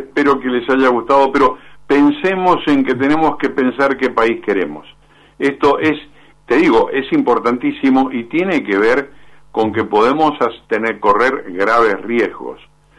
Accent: Mendoza, Argentina; Soy mendocino, así que sé de qué estás hablando.

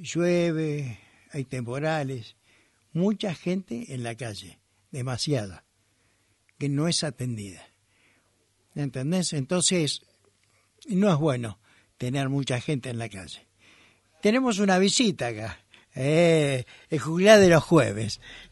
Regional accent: Buenos Aires, Argentina; Como porteño me sentía avasallado.

